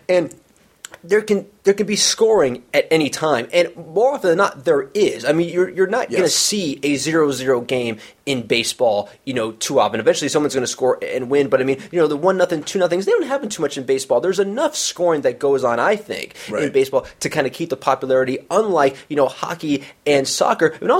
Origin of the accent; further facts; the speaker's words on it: United States; You know, I'm an American.